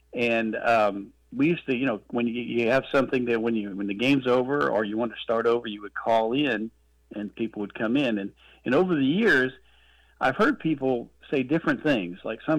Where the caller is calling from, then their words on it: Pulaski, Tennessee, United States; I'm calling from Pulaski, Tennessee.